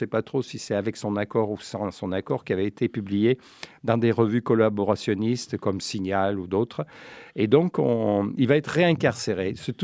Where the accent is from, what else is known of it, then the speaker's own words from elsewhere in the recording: Auvergne-Rhône-Alpes, France; born there; je suis né dans le Vercors.